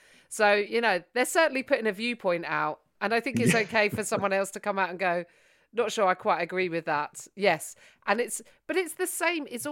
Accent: United Kingdom; well, I am British. So if I hate Britain, then I hate myself.

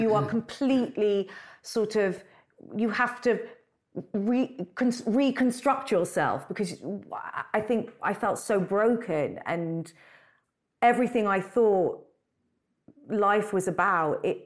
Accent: London, United Kingdom; So I grew up in London.

